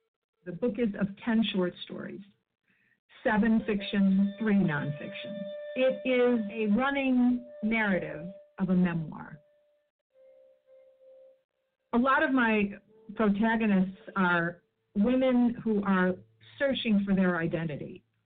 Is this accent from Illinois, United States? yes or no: yes; Chicago, Illinois, United States; Growing up in Chicago, the neighborhood that I lived in was a lower middle class neighborhood. I slept in the dining room till I was 14 years old.